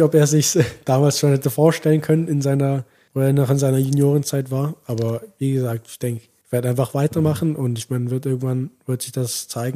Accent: Switzerland; Also bei uns in der Schweiz oft so, dass du im Jahrgang einen hast, der vorne weg schwimmt

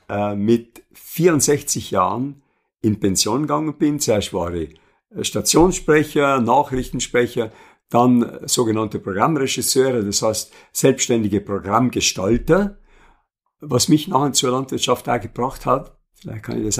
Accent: Leifers, Trentino-Alto Adige, Italy; also born or lived in Austria; Ich bin 1942 in Österreich geboren, bin Optantenkind, meine Eltern sind ausgewandert, 1950 wieder zurückgekommen und Zug nach Leifers, der Vater war Leiferer.

